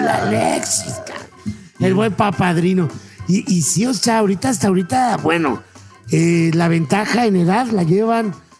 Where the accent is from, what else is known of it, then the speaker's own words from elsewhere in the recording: Monterrey, Nuevo León, Mexico; Es que yo soy de Monterrey.